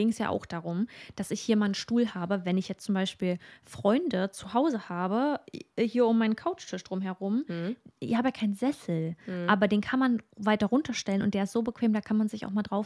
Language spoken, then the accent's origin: German; East Germany, Germany; Wir beiden Mäuse, wir kommen aus dem Osten.